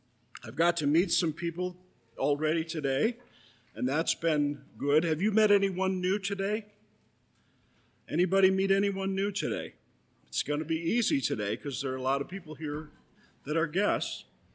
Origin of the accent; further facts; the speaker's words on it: Bloomington, Indiana, United States; I'm from Bloomington, Indiana. I'm one of the pastors at Trinity Reformed Church there.